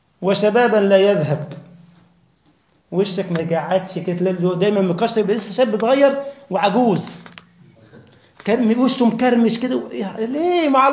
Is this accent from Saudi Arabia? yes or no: no; Egypt; ده كان أوتوبيس زمان عندنا في مصر له حتة اسمها إمبابة